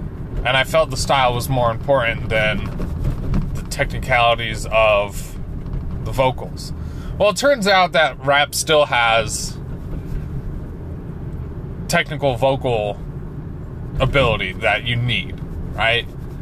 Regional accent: Davis County, Utah, United States; It was the only station freaking where I grew up in Davis County that had hip-hop on it.

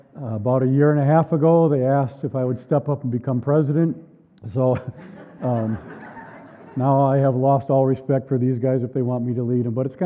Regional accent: Waukesha, Wisconsin, United States; And anyway, I was raised here in Waukesha, Christian home, great Christian upbringing. After I graduated from Waukesha North, I went to John Brown University in Arkansas to study mechanical engineering, got a degree

